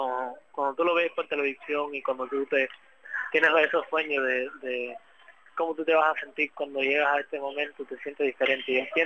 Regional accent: Miami, Florida, United States; also born or lived in Cuba; yo nací en Cuba y me crié aquí en Miami, pero yo estoy bien, bien orgulloso de haber nacido en Cuba. Siempre voy a decir que nací en Cuba

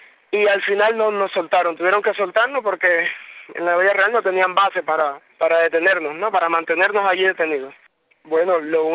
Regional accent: Baracoa, Guantánamo, Cuba; Nosotros somos del municipio de Baracoa, provincia de Guantánamo, ¿sabes?

